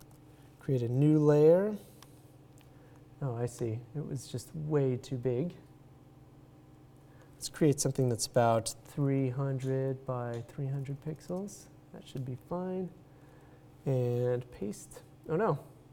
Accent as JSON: {"language": "English", "town": "El Paso", "region": "Texas", "country": "United States", "tie": "born or raised there", "said": "a photo back in my hometown of El Paso"}